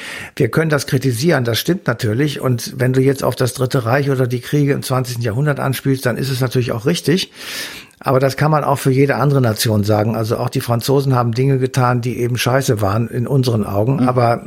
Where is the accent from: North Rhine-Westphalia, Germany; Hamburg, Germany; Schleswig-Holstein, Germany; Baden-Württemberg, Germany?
North Rhine-Westphalia, Germany; Cologne; aber im Ausland sage ich auch meistens Deutschland, ich komme aus Köln.